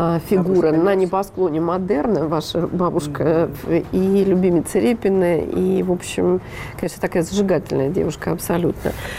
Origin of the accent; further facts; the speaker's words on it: Voronezh, Voronezh Oblast, Russia; поскольку я родом из Воронежа